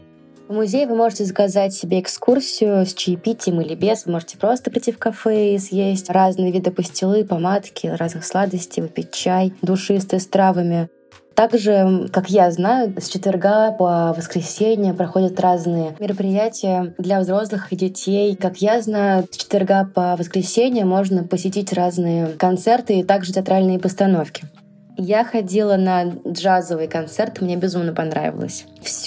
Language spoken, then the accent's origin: Russian; Kolomna, Moscow Oblast, Russia; сегодня я поделилась своими точками притяжения города Коломна. И я буду очень рада, если вы посетите мой родной город.